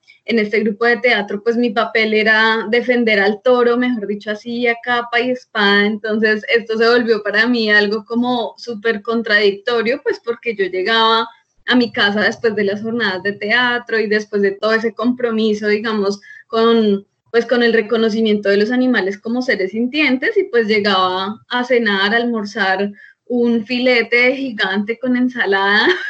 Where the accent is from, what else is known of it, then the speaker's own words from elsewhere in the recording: Bogotá, Colombia; now in Villavicencio, Colombia; yo nací en Bogotá, terminé allí pues todo mi colegio y fue ya después de esto que vine a Villavicencio, precisamente hacia las cuentas de que ya llevo aquí. Este año cumplo 10 años en esta ciudad